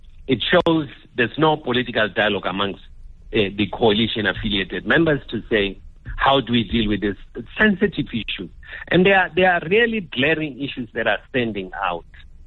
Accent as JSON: {"language": "English", "country": "South Africa", "said": "Of course, we have no, as South African, we have no influence in terms of who ought to be elected or not be elected."}